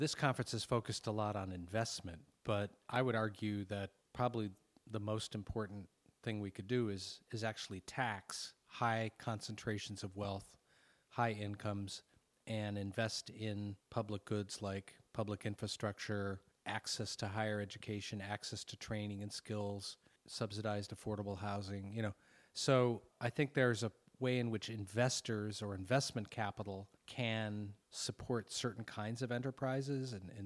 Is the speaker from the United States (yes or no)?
yes; Detroit, Michigan, United States; I think I was affected as a young person growing up in the Detroit area